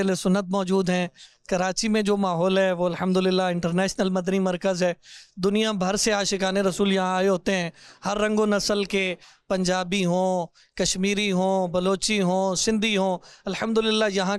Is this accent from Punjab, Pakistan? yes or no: yes; Pindi Gheb, Punjab, Pakistan; جی میں تو پنڈی گیپ سے آیا ہوں،